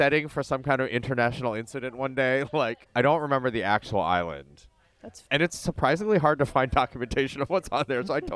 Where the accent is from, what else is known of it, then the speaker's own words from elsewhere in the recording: Michigan, United States; So I grew up in Michigan.